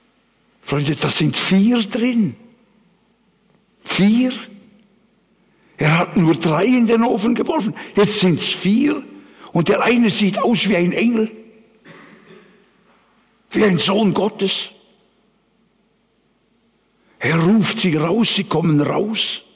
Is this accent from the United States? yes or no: yes; United States; als Amerikaner hätte ich nicht wählen können, aber beten ja